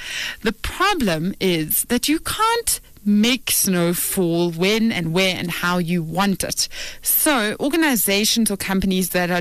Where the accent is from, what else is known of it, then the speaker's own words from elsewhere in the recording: South Africa; I didn't quite know this because I'm a South African child, but there are all kinds of snow.